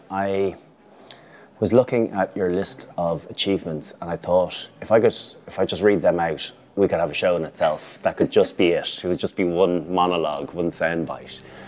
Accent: Ireland; What is it about being Irish? There's only a little over 5.1 million of us, but yet we compete globally on so many levels.

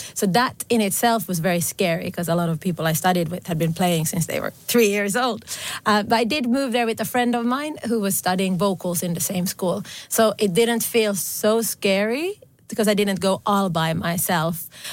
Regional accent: Tammisaari, Uusimaa, Finland; first language Swedish; English is a second language; now in England; Well, my mother tongue is Swedish. I'm from Tammisaari. And embarrassingly, my Finnish is not very good because I've been living in England for the past 13 years. So English is almost like a mother tongue for me.

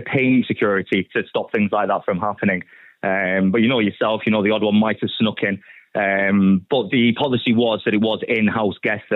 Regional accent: Manchester, North West England, United Kingdom; also born or lived in Dublin; I'm actually originally from Dublin, but yes, I was raised in Manchester with other family.

